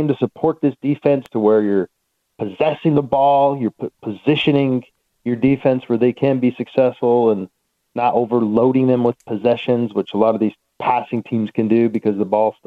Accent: Wyoming, United States; In my small little corner of a place I grew up in Wyoming, we didn't have that. But as I moved to Southern California

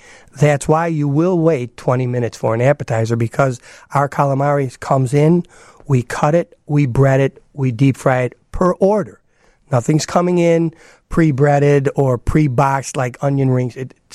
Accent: Chicago, Illinois, United States; youngest daughter went to school out in Arizona, and we were in Arizona, and one thing led to another, and we're from Chicago.

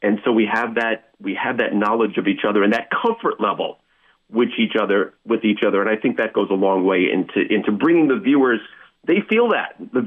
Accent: Troy, New York, United States; Listen, I grew up in Troy, so my roots are very deep in the Capital Region.

